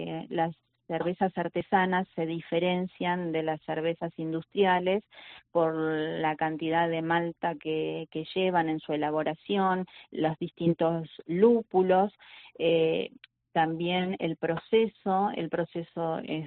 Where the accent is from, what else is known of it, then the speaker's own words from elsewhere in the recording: Patagonia, Argentina; moved away as an adult; now in Málaga, Spain; Estamos en la ciudad de Campanillas y venimos de Argentina, del sur de Argentina, de la Patagonia. Allí fundamos una cervecería, nuestra fábrica, en el 2015.